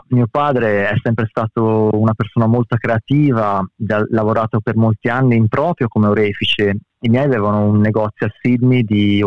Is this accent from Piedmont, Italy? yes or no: no; Milan, Lombardy, Italy; born there; also born or lived in Australia; Sono nato a Milano ma ho vissuto in Australia per alcuni anni durante la mia infanzia.